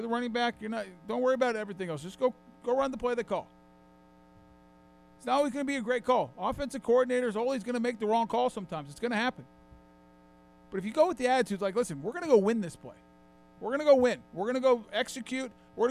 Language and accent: English; Boulder, Colorado, United States; But Saturday night, I'll be actually going back to my hometown, Boulder, where I grew up.